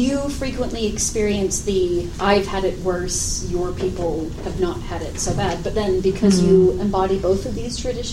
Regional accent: Maine, United States; And I grew up in Maine. Both my parents were converts to the church, but my father's family are Eastern European Jews from Ukraine and Austria and Germany, and my mother's family are from the United Kingdom.

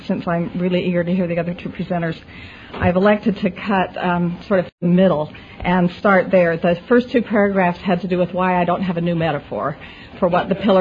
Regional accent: Salt Lake City, Utah, United States; I grew up in Salt Lake City and had a pretty standard Mormon upbringing in many ways, except that my father was inactive.

